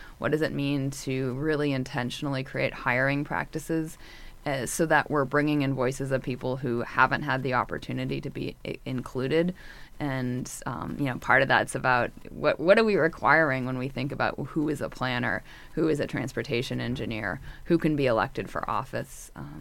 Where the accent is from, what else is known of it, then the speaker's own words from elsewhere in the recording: Washington, United States; also born or lived in New York City; I grew up in Washington State and I live in Washington State now. But in between, I lived in New York City for many years and spent about a year here in Tucson